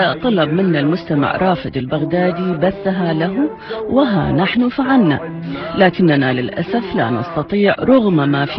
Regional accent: Iraq; accent: Iraqi; now in Hamburg, Germany; ولم أعرف في الحقيقة كم أحب لهجتي العراقية إلا بعد أن وصلت إلى هامبورغ منفاي الحالي منذ 3 سنوات.

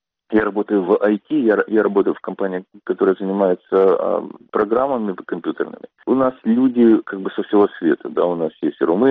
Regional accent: Kyiv, Ukraine; moved away as an adult; also born or lived in Belarus / Siberia; now in United States; Да, я из Киева. Я по национальности, по крови, я еврей. Я закончил школу в Киеве и уехал в Белоруссию. И учился в институте уже в Белоруссии.

